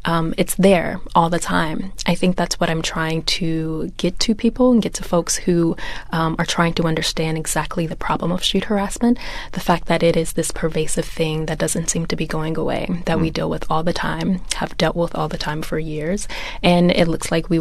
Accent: Oklahoma City, Oklahoma, United States; I lived in Oklahoma City. I grew up in Oklahoma.

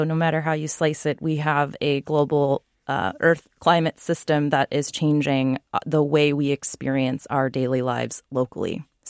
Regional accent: Wisconsin, United States; now in Pacific Northwest, United States; I live in the Pacific Northwest at the moment. I grew up in Wisconsin.

